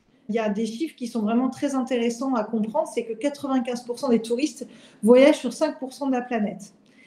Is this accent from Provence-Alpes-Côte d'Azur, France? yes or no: yes; Provence-Alpes-Côte d'Azur, France; moi je viens du golfe de Saint-Tropez.